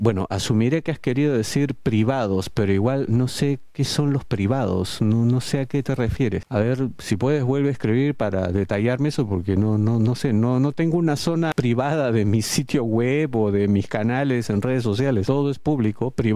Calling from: Buenos Aires, Argentina; yo le hablo de la provincia de Buenos Aires

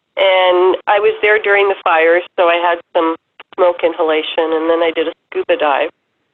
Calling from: Canada; Hi, I'm calling from Canada.

